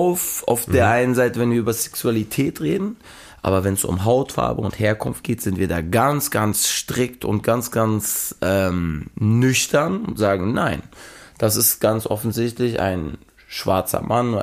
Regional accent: Hamburg, Germany; ich bin in der Schanze groß geworden und ich war eigentlich der einzige deutsche Junge, ja, oder nicht türkische Junge.

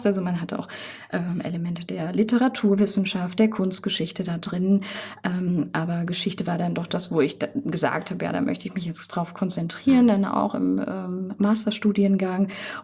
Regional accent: Künzell, Hesse, Germany; Genau, ich bin in Künzell aufgewachsen, bin hier zur Schule gegangen, habe hier mein Abitur gemacht.

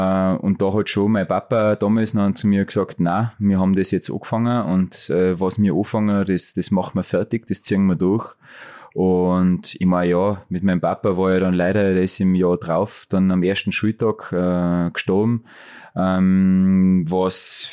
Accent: Germany; in Neustift dagegen, da war es nicht leicht für mich als Deutscher.

